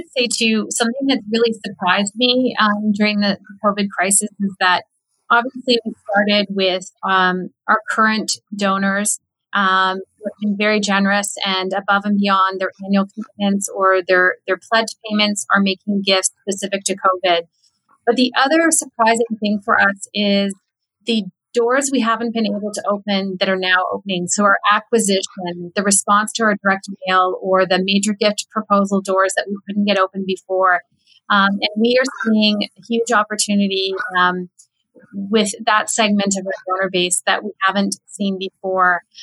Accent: Canada; at the root, we're Canadian.

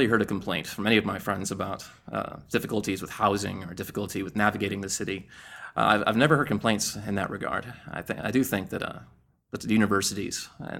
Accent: Scotland, United Kingdom; also born or lived in Belgium / Iceland / Netherlands / Mongolia; I was in the U.S. as an infant after being born in Brussels, Belgium. I was here for a couple of years, and then we moved to Scotland, and those are my earliest memories. I was raised in Scotland, Belgium again, Iceland, the Netherlands.

